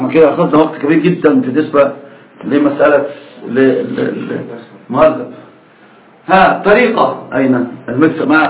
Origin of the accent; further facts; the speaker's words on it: Dubai, United Arab Emirates; عندنا في دبي